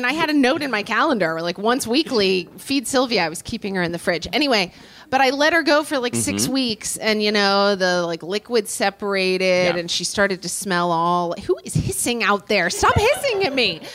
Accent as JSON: {"language": "English", "region": "Oklahoma", "country": "United States", "tie": "born or raised there", "said": "I grew up in Oklahoma."}